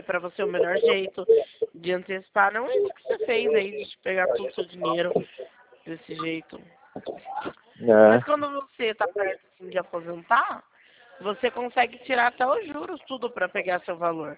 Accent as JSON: {"language": "Portuguese", "town": "Sorocaba", "region": "São Paulo", "country": "Brazil", "said": "Eu sou de Sorocaba."}